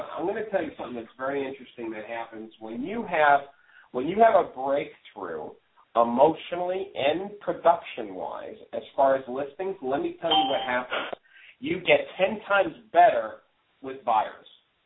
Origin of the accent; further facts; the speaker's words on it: New York, United States; I personally, you know, I'm from New York, so going to somebody's house and knocking on the door, you know, I was always worried I'd get shot.